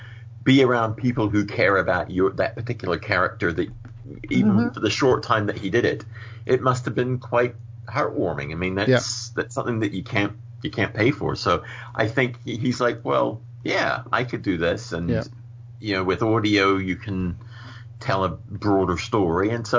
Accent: New Zealand; I'm a New Zealander who likes the Goon

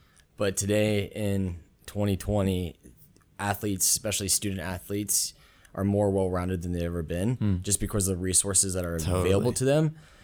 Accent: Edgewood, Washington, United States; So I grew up in a small town called Edgewood, Washington, which is on the North Hill of Puyallup. So if any Seattleites are listening, the 253 is where I grew up.

